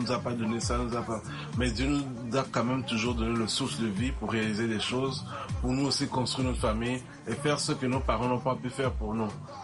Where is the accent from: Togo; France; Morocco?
Togo; On a de la famille au Togo. Au Togo, autant pour moi. Et on a un peu de la famille au Togo aussi. Et nous, on a grandi au Togo particulièrement.